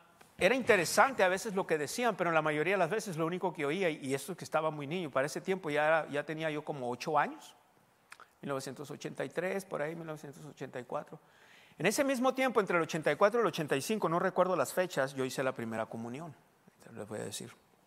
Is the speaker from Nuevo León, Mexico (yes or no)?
no; Hermosillo, Sonora, Mexico; born there; nací en 1975 ahí en Hermosillo, entonces estaba, tenía 6 años